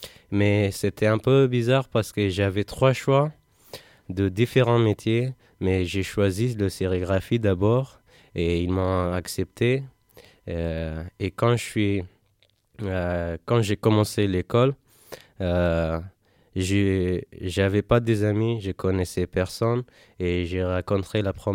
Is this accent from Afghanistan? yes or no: yes; Afghanistan; French is a second language; Moi, j'ai 21 ans. Je viens d'Afghanistan et je ne parle pas vraiment bien français.